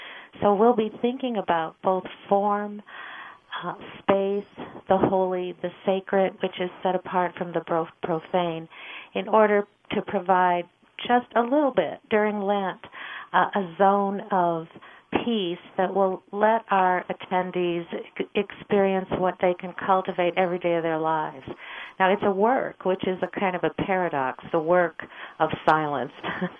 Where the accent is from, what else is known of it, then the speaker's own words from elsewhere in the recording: Chicago, Illinois, United States; For instance, I grew up in Chicago. How I got out west is God's own private mystery.